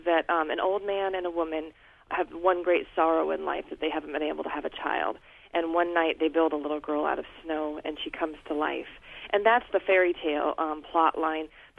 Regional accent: Alaska, United States; I grew up in Alaska, and I love it here, and I've never wanted to live anywhere else.

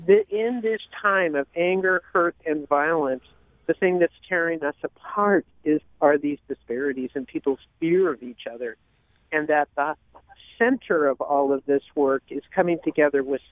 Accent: California, United States; Like, I'm originally from California

